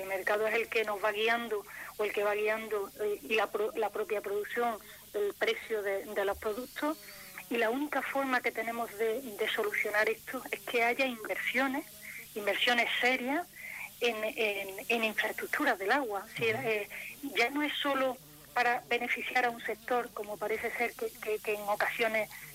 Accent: Andalusia, Spain; y además los más beneficiados somos los andaluces y en concreto pues nuestra provincia

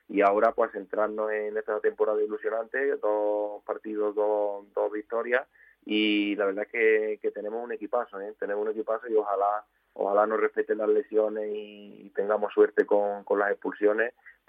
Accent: Pedrera, Andalusia, Spain; Porque yo soy de Pedrera

